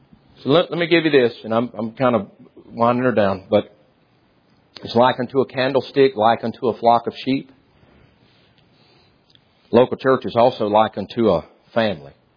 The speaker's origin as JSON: {"language": "English", "region": "Deep South", "country": "United States", "tie": "born or raised there", "said": "Now, I was raised in the Deep South. We know about spice racks in the Deep South."}